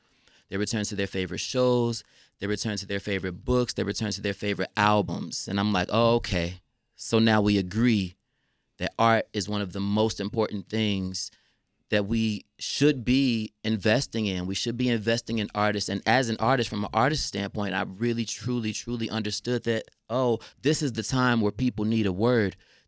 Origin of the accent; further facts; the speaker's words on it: Chicago, Illinois, United States; grew up on the West Side, you know, when they came from Mississippi as part of the Great Migration. We grew up on the West Side as well.